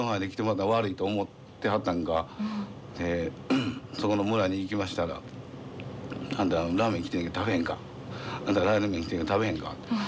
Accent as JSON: {"language": "Japanese", "town": "Amagasaki", "region": "Hyogo", "country": "Japan", "said": "でそれは僕が尼崎出身だったんで"}